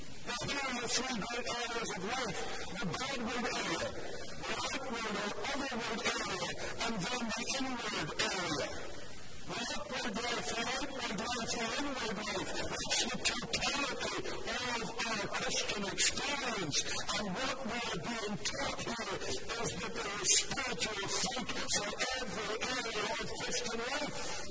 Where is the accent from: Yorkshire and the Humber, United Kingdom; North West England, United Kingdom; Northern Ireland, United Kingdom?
Northern Ireland, United Kingdom; growing up in Northern Ireland, we had a very modest orchard in our backyard.